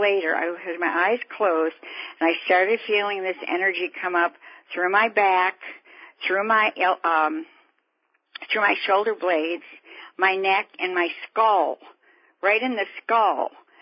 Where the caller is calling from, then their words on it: Fairfield, Iowa, United States; I'm calling from Fairfield, Iowa.